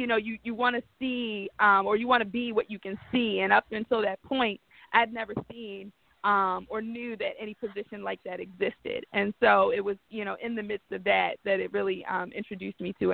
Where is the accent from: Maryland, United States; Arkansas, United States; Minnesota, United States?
Maryland, United States; Baltimore; the things that I saw as a girl growing up in West Baltimore became assets